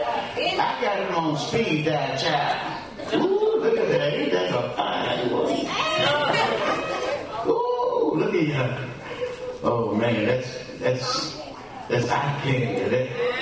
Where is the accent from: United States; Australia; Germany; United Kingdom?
Germany; I grew up over in Germany.